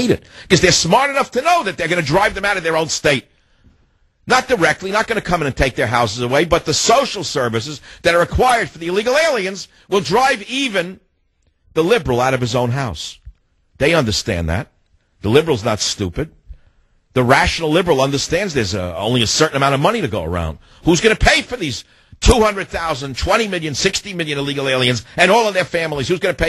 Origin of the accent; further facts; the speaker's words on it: United States; I am simply an American, the son of an immigrant, who followed all the rules my whole life